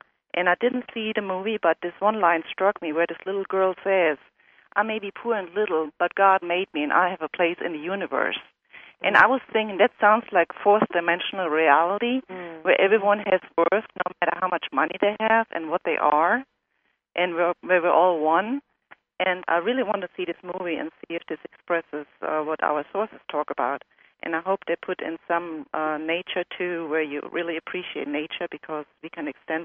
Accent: Louisiana, United States; and I'm from Louisiana.

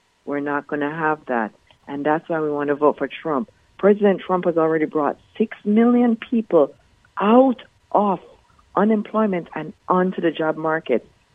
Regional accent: Jamaica; now in United States; Yes, I am from Jamaica.

